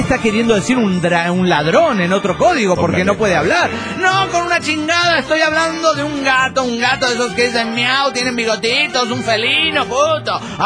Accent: Cochabamba, Bolivia; de Cochabamba, Bolivia.

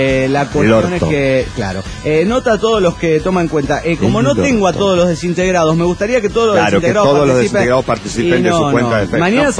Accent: Mexico; now in United States; Soy un inmigrante mexicano en los Estados Unidos.

